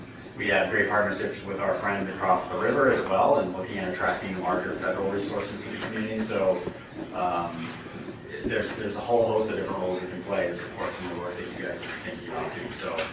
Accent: Pennsylvania, United States; I will say that I come from Pennsylvania, where the good news here is it's a much more integrated system.

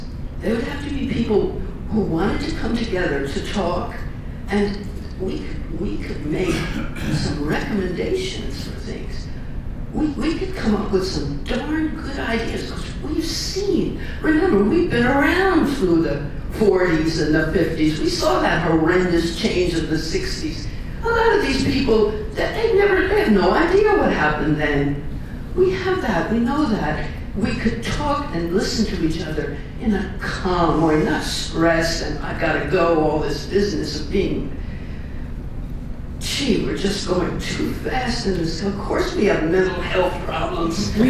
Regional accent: New York, United States; also born or lived in Texas; I was born in Texas. We went East. I was raised in New York.

